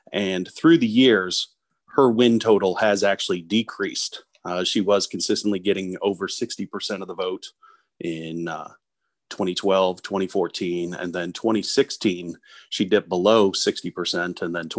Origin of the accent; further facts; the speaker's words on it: St. Louis County, Missouri, United States; Yeah, I grew up in St. Louis County, went to Ladue, Horton Watkins, graduated from there, went to St. Louis Community College Merrimack, and then went to the University of Missouri St. Louis, and moved out to St. Charles in 2007